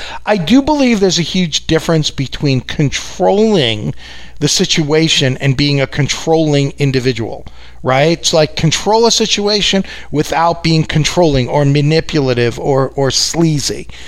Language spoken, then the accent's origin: English; New York, United States; No, I'm from New York. I've always lived here.